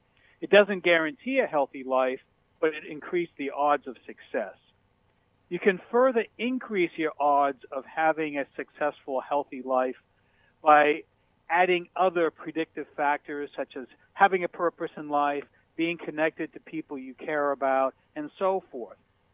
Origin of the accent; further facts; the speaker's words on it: New England, United States; I grew up in New England. I'm a big Red Sox fan.